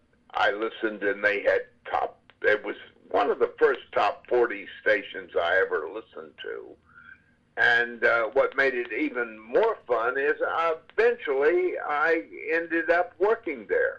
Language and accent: English; Mandeville, Louisiana, United States; There was a radio station near where we grew up, and we grew up in Mandeville, Louisiana.